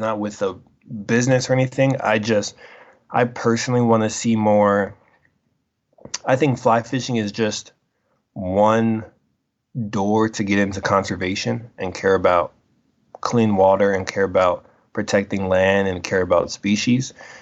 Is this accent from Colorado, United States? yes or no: yes; Colorado, United States; I was born and raised in Colorado, so I never knew all of the water